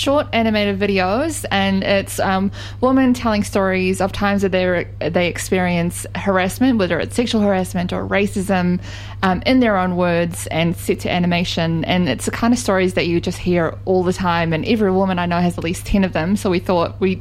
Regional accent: Iraq; And I said I'm from Iraq

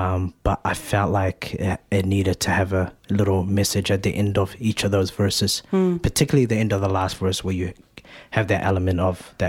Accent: Somalia; It's an ode to my home country, which is Somalia.

